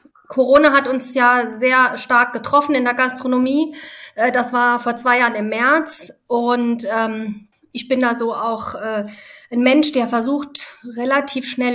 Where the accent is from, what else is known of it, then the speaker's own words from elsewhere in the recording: Italy; dass das nicht das ist, was ich als frische Pasta bei uns in Italien kaufen würde